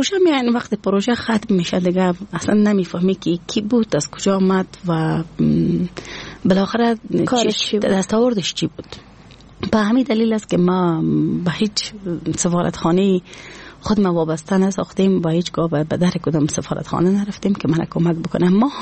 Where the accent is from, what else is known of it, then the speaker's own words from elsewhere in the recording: Afghanistan; میتونم بگویم که از افغانستان هستم و همی که بر تمام مردم افغانستان کار میکنم از افغانستان هستم.